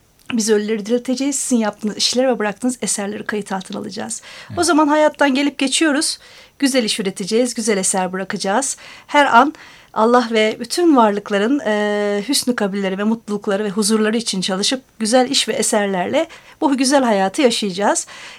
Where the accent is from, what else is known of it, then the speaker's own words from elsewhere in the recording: Bursa, Turkey; born there; Evet, Bursa doğumluyuz.